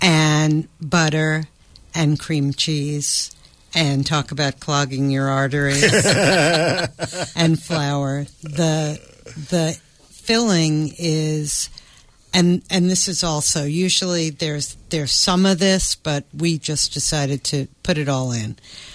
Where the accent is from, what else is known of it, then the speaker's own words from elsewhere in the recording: New York, United States; I'm a New Yorker, so L.A. is sort of like a step down.